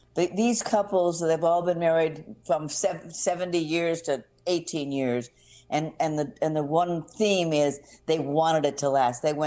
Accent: Hollywood, California, United States; I mean, I grew up in Hollywood, so I know that up until that time, everything was so glossed over.

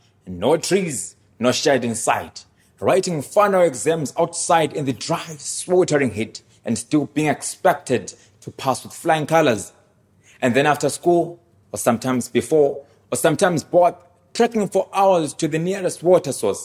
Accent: Victoria Falls, Matabeleland North, Zimbabwe; I grew up in Chinotimba Township, a poor part of our region where many are struggling.

